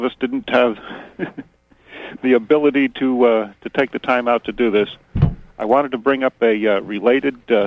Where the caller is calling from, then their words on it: Dover-Foxcroft, Maine, United States; from Dover Foxcroft.